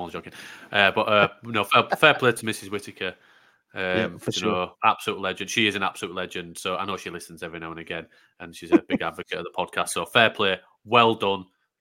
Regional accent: Yorkshire and the Humber, United Kingdom; as a Yorkshire man, I'm so tight.

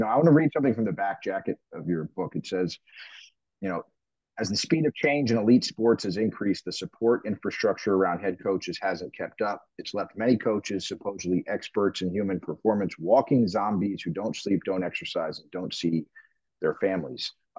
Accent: Florida, United States; I'm from South Florida, and I always go home, and one of the things I do when I go home after a bunch of months is I always grab breakfast with my old high school football coach.

